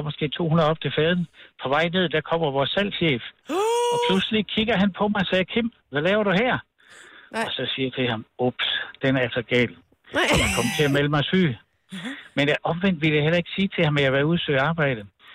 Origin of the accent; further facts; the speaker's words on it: Aarhus, Central Denmark Region, Denmark; Jeg er fra Aarhus.